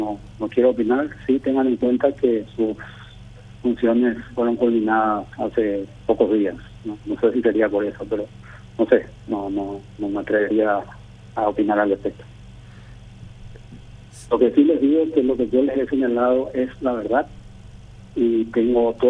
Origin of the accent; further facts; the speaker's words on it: Paraguay; Yo soy un paraguayo de bien